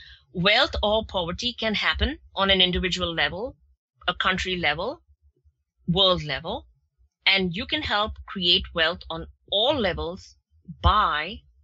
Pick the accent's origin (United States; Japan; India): India; I grew up in India